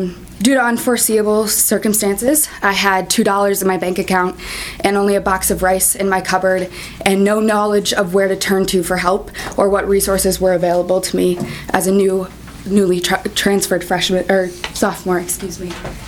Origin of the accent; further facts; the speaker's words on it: Cannon Falls, Minnesota, United States; also born or lived in Eagan; I was born in Eagan, but I was raised in Cannon Falls, Minnesota, with 3 siblings amongst the cornfields and the forest.